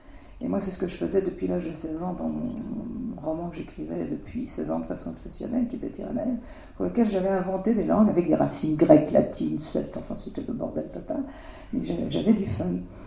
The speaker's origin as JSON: {"language": "French", "region": "Quebec", "country": "Canada", "said": "moi, je sais qu'en tant que Québécoise"}